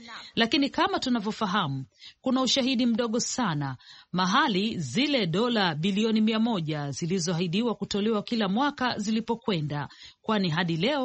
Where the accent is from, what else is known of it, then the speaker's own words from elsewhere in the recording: Uganda; Mimi ninatoka Uganda